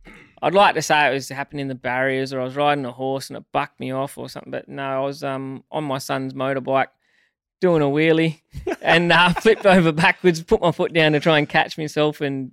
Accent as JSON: {"language": "English", "region": "Western Australia", "country": "Australia", "said": "I come from West Australia where it even in our wet years, it's not that wet"}